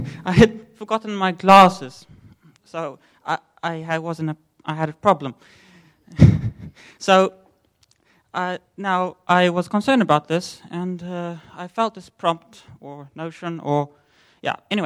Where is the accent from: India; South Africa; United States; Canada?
South Africa; So I'm actually from South Africa.